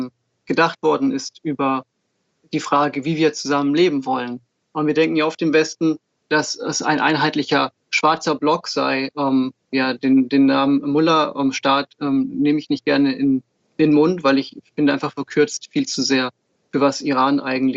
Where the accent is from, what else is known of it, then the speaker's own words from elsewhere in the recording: Switzerland; born there; Ich bin in der Schweiz geboren und ich liebe die Schweizer Alpen